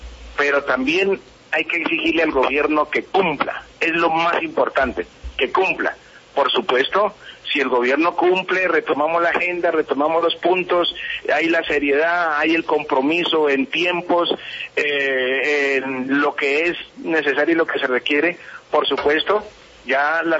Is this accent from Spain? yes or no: no; Colombia; nosotros somos colombianos, somos seres humanos como todos los colombianos.